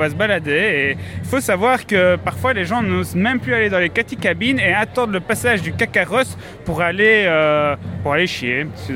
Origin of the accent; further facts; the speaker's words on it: Liège, Wallonia, Belgium; On est là avec toute la team. On vient tous de Liège.